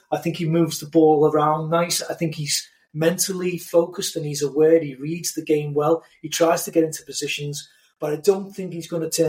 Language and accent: English; England, United Kingdom; For me, as an English player, if you look at all of the English players of his generation